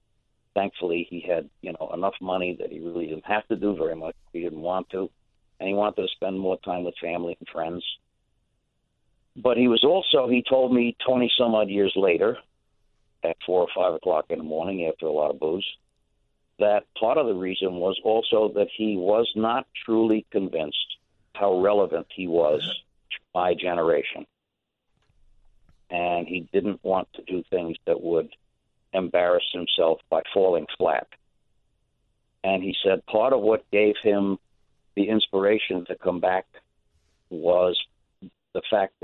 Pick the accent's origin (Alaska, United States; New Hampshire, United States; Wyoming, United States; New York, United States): New York, United States; moved away; growing up in New York, I had one view of New York, and then coming back to New York after having moved away in 1976